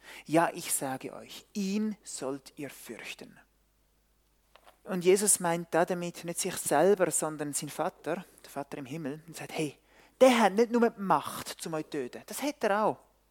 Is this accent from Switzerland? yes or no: yes; Switzerland; die Kollektivpanik, die wir haben als Schweizer, als Europa, als gesamte Welt